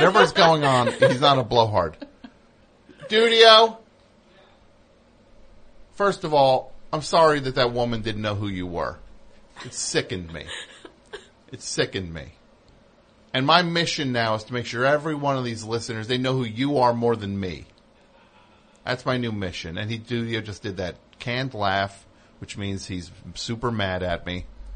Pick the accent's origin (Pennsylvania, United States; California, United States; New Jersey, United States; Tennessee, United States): Pennsylvania, United States; Philadelphia; I'm so scared. I'm from Philly.